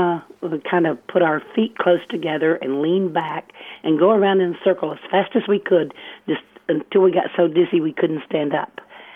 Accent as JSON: {"language": "English", "region": "Arkansas", "country": "United States", "tie": "born or raised there", "said": "Oh, no, actually, I grew up in Arkansas."}